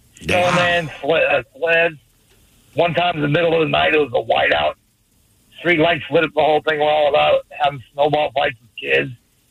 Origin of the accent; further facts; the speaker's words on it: Las Vegas, Nevada, United States; I'm from Vegas. I grew up down there, and you guys rock.